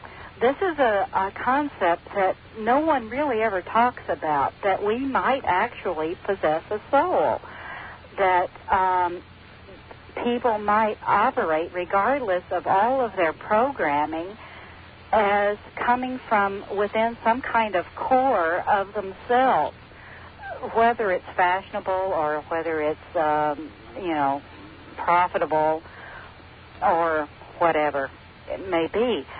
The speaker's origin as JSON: {"language": "English", "town": "Louisville", "region": "Kentucky", "country": "United States", "tie": "born or raised there", "said": "I grew up in Louisville, Kentucky, and I grew up with someone who was a Mormon."}